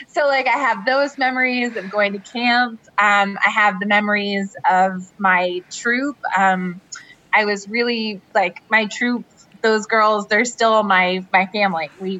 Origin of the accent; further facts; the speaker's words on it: Washington, D.C. area, United States; So I grew up outside Washington, D.C.